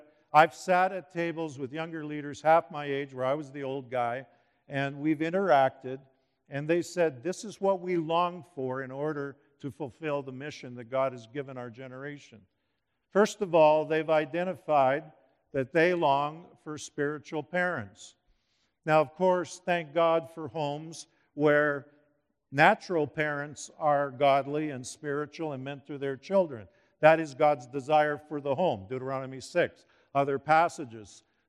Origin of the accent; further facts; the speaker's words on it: Edmonton, Alberta, Canada; I was born and raised in Northeast Edmonton, at that time, my parents were not attending church.